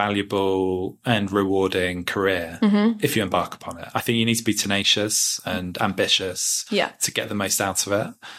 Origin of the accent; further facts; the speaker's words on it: East of England, United Kingdom; I grew up near Cambridge